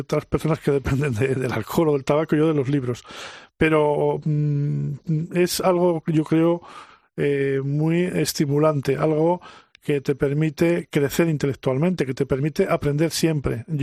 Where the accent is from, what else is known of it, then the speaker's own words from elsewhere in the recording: Miranda de Ebro, Castile and León, Spain; yo tengo 64 años, he visto cuando era niño en Miranda de Ebro las mercancías las distribuían carros tirados por caballos.